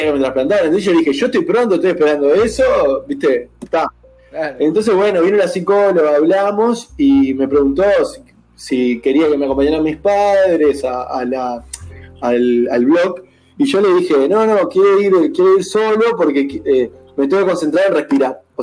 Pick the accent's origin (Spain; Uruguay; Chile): Uruguay; voy a votar como buen ciudadano uruguayo democrático